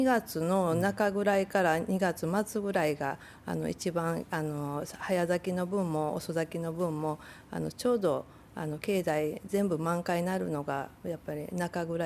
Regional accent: Kansai, Japan; ちょっと飴を関西人としてなんか飴をあげたいかなって言って

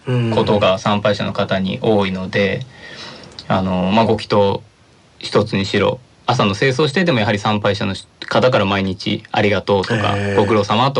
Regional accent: Kansai, Japan; あの実は関西の出身なんですよっていう話をしてても

